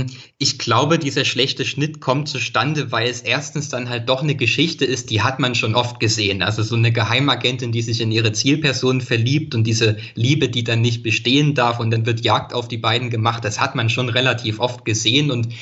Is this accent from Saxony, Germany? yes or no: yes; Leipzig, Saxony, Germany; ich als Leipziger habe mich sehr gefreut